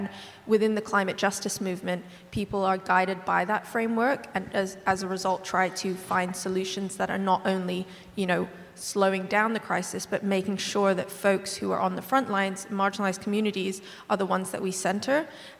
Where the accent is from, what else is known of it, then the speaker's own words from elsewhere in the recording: Hong Kong; now in United Kingdom; I'm from Hong Kong, but I'm based in the UK